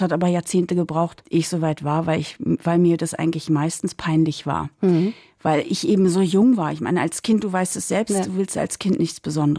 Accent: Berlin, Germany; Ich bin eine Berlinerin.

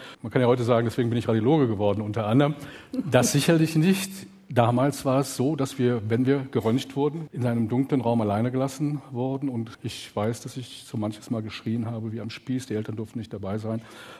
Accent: North Rhine-Westphalia, Germany; weil ich bin im Pott groß geworden, im Ruhrgebiet groß geworden

